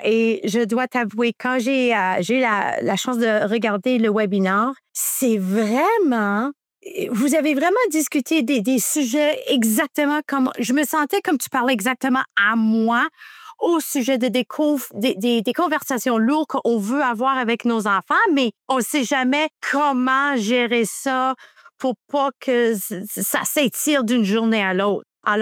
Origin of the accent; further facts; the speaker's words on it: Hamilton, Ontario, Canada; Je suis ici de Hamilton, Ontario.